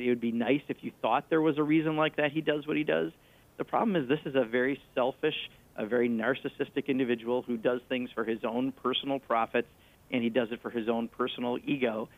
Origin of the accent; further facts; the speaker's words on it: Kenosha, Wisconsin, United States; I grew up in Kenosha, Wisconsin, a town that 14,000 people used to make cars, and no one does today.